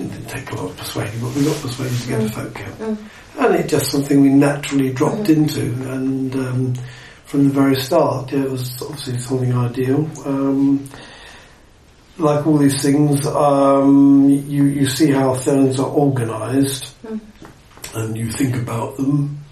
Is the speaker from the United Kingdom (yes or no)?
yes; Epsom, South East England, United Kingdom; I grew up near Epsom in Surrey